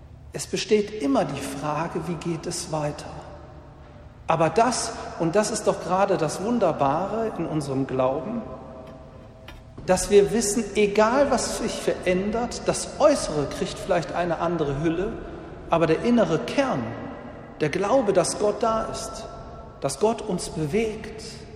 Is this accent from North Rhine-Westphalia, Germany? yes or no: yes; Velbert, North Rhine-Westphalia, Germany; es stammt aus meiner Heimatgemeinde in Velbert, in St. Antonius in Tönnesheide